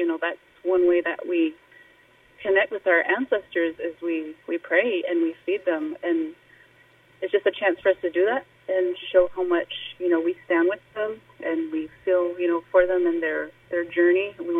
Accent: United States; Yeah, I think that is one of the biggest goals that we have as Indian people, is to heal, you know, to recover.

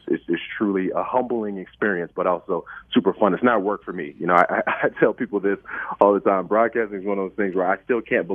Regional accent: Atlanta, Georgia, United States; you know, I'm from Georgia, grew up in Atlanta, so I'm a huge UGA follower.

